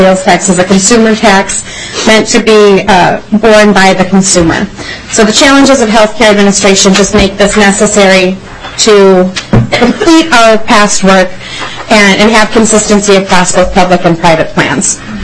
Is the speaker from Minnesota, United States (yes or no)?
yes; Blaine, Minnesota, United States; I'm from Blaine, Minnesota.